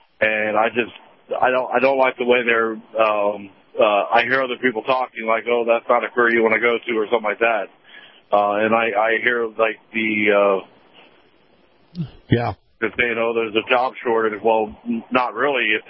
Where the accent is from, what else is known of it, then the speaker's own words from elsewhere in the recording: Florida, United States; I'm actually from Florida.